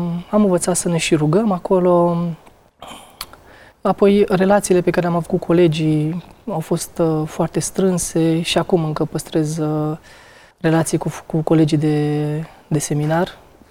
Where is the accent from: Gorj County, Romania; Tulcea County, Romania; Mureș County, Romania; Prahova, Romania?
Tulcea County, Romania; Murighiol; Dobrogean din Tulcea, sunt născut în Murighiol, în Delta, acolo este inima